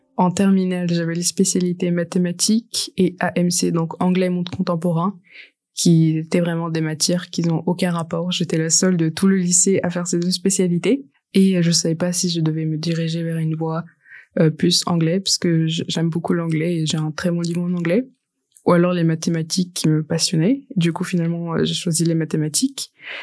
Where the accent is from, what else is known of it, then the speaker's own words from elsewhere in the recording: Quimper, Brittany, France; born there; parce que du coup je suis turque. Mes parents sont nés en Turquie, mais moi du coup je suis née à Quimper.